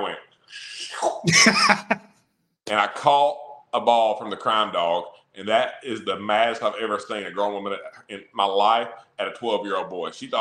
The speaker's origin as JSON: {"language": "English", "town": "Wrightsville", "region": "Georgia", "country": "United States", "tie": "born or raised there", "said": "But growing up in Wrightsville, Washington County was just up the road from us."}